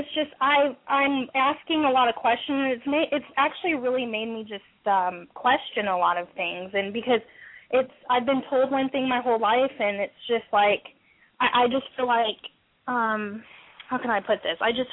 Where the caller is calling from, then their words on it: Fort Worth, Texas, United States; I am calling from Fort Worth, Texas.